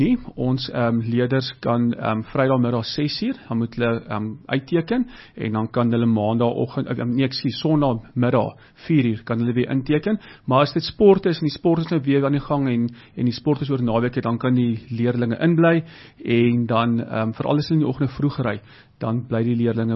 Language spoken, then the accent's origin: Afrikaans; Heidelberg, Gauteng, South Africa; Ja, tuisdorp, ek is gebore in Heidelberg, so dis vir my baie lekker om nou terug te keer na my wortels toe.